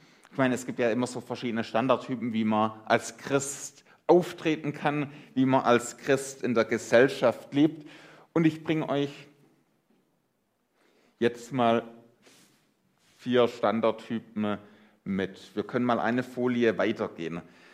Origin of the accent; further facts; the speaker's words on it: Baden-Württemberg, Germany; Schön, dass ich als Schwabe zu euch hier im Badener Land kommen darf